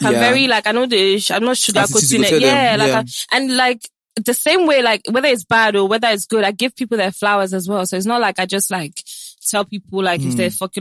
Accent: London, United Kingdom; So I grew up in the hood. Like, I grew up in London, but I didn't grow up in the posh part.

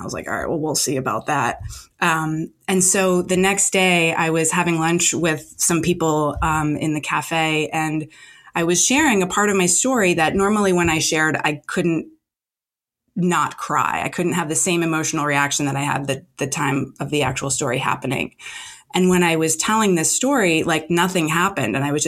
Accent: New Jersey, United States; I mean, I'm from Jersey. Like, I don't let things get me down.

